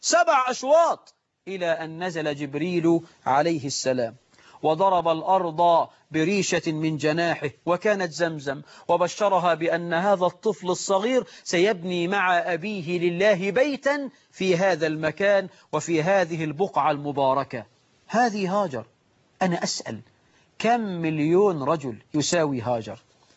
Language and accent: Arabic; Egypt; عندنا في مصر 9 مليون عانس